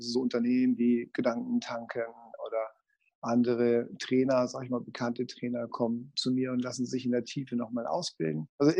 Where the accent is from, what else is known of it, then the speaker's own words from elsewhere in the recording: Hamburg, Germany; Ich bin ja Hamburger Jung, ne?